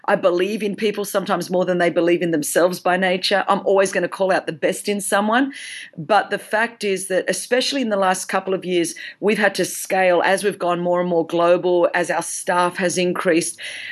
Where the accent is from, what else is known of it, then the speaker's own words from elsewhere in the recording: Greece; first language Greek; English is a second language; Yes, I'm Greek. So I say this with love because my first language is Greek. I was Greek before my big fat Greek wedding. So I have a lot of love. I have a Greek passport.